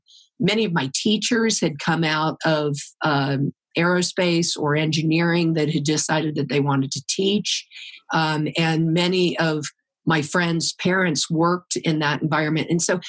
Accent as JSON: {"language": "English", "town": "Orlando", "region": "Florida", "country": "United States", "tie": "born or raised there", "said": "one example of that would be that I grew up in Orlando, Florida."}